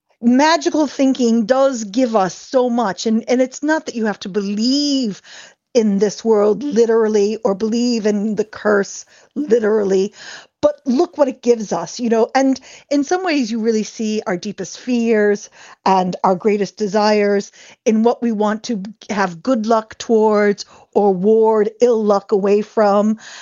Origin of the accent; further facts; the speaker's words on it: Ireland; that sense of storytelling is so important to us